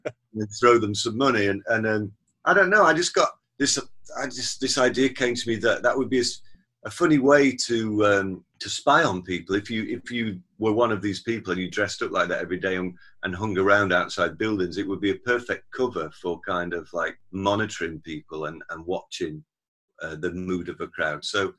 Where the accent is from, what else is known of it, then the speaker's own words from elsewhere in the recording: Sheffield, Yorkshire and the Humber, United Kingdom; a cave system, which is quite near my hometown of Sheffield.